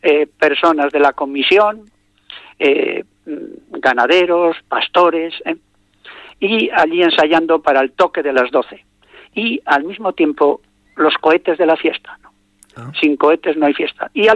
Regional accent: Kripan, Basque Country, Spain; Villano, del mejor pueblo del mundo, de Cripán.

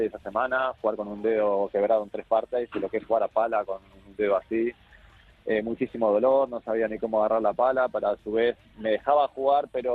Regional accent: Argentina; accent: Basque; now in Spain; me siento de este lugar, pero cuando voy a Argentina me siento que estoy en mi tierra, pero mis amigos me dicen que tengo acento vasco. Es una mezcla de los dos lugares.

